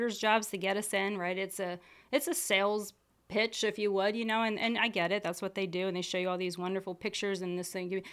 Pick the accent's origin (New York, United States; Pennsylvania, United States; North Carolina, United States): Pennsylvania, United States; Grew up right here in Lancaster County. I went to Ephrata High School.